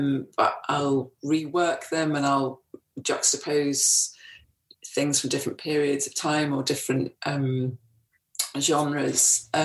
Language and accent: English; Wakefield, Yorkshire and the Humber, United Kingdom; Well, I grew up in Wakefield in West Yorkshire